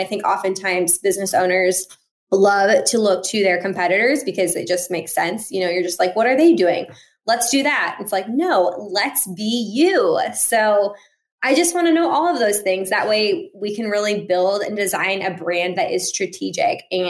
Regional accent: Des Moines, Iowa, United States; growing up in Des Moines, I always was told like, oh, you want to study graphic design? That's great. You're going to have to move to LA or New York City.

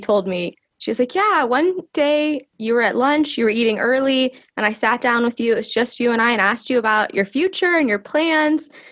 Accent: Brevard, North Carolina, United States; And so I grew up in Brevard, North Carolina, where I currently work

